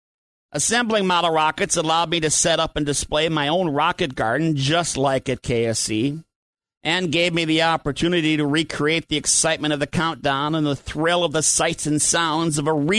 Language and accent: English; Minnesota, United States; Now, for me, as a little boy growing up in Minnesota, my passion for all things space stems from a congruence of events